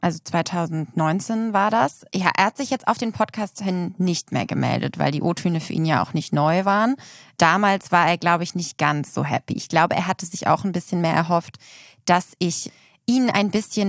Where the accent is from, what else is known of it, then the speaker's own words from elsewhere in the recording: Lübeck, Schleswig-Holstein, Germany; Ja, Lübeck, noch weiter nördlich. Deswegen noch mehr Hochdeutsch.